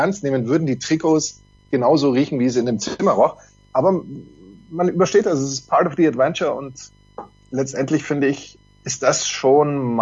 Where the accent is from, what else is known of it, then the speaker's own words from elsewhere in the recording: Bavaria, Germany; Mit Hatten D, wenn man so sagen kann, als Franke.